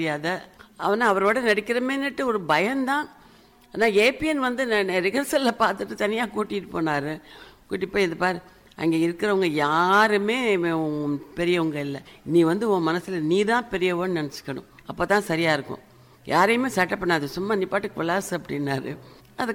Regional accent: Pallathur, Tamil Nadu, India; born or raised there; also born or lived in Mannargudi

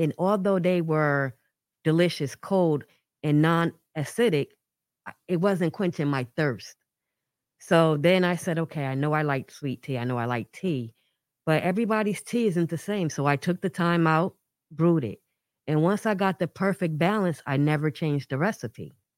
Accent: New Haven, Connecticut, United States; I grew up, well, born and raised here in New Haven.

